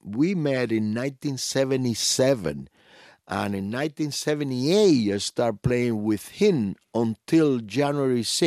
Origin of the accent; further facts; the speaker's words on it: Cuba; They cannot play my music in my home country. Nobody's allowed to even say my name.